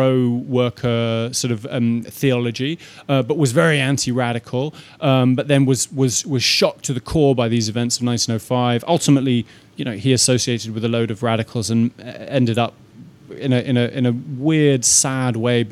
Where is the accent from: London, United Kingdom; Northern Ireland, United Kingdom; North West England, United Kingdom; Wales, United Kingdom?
London, United Kingdom; I grew up in London and I love big cities. I've spent time living in various large cities